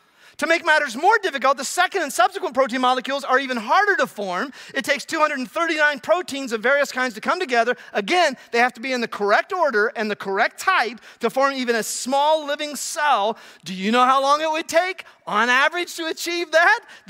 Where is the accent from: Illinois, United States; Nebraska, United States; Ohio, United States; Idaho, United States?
Ohio, United States; Newark; I'm from Newark, Ohio, so this really appeals to me.